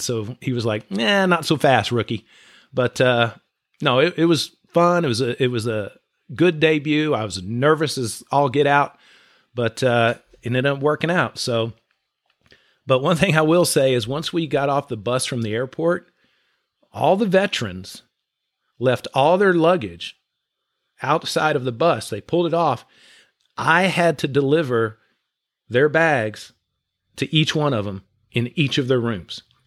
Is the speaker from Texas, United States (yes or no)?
yes; Dallas, Texas, United States; when I grew up in Dallas, I was a Ranger fan